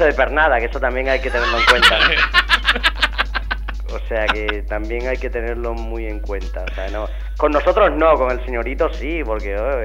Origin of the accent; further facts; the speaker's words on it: Extremadura, Spain; Fíjate cómo somos los extremeños